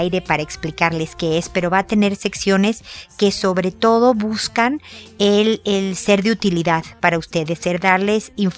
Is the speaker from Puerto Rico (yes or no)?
no; Mexico; now in Chile; Soy mexicana, vivo en Chile